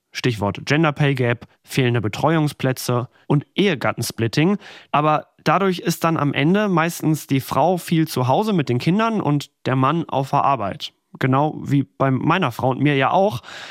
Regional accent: North Rhine-Westphalia, Germany; die zwei kommen aus meiner alten Heimat, aus dem Ruhrgebiet.

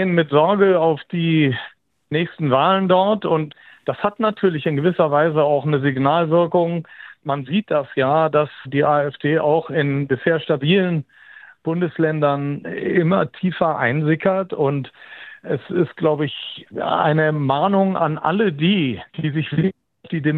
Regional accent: Düsseldorf, North Rhine-Westphalia, Germany; Wir kommen aus Düsseldorf.

